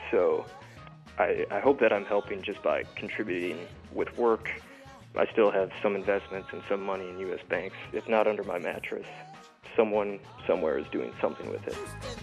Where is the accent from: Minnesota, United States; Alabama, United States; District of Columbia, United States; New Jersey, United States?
Minnesota, United States; Cloquet; now in Rostock, Germany; I'm from Cloquet, Minnesota, and I currently live in Rostock, Germany.